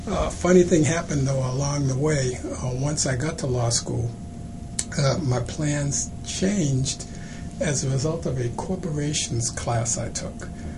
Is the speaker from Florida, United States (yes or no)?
no; Boston, Massachusetts, United States; I grew up in Boston, actually, for the most part, outside the city in a small town out near Plymouth, Massachusetts.